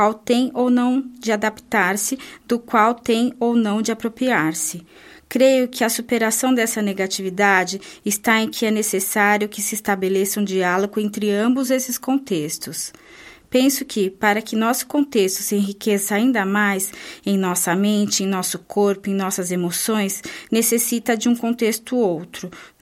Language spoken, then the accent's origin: Portuguese; Lebu, Biobío, Chile; compreendi melhor o vilarejo de onde venho e onde nasci. Porque, no fundo, penso que a minha grande universidade foram dois pequenos vilarejos, Lebu e Perruém, onde fiz minha experiência de menino e de adolescente. Lebu, zona mineira, a mais pobre do Chile.